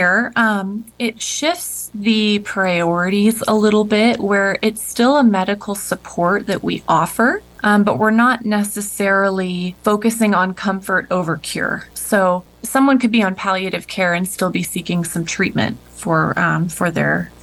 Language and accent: English; Washington, United States; Yeah, so I grew up in Washington, but my family lives out here.